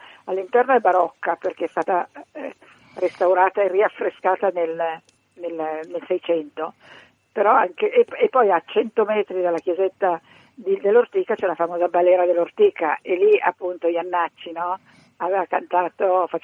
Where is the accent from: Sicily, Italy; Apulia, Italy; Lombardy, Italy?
Lombardy, Italy; Io compro sempre il grana padano, essendo lombarda, perché è della mia terra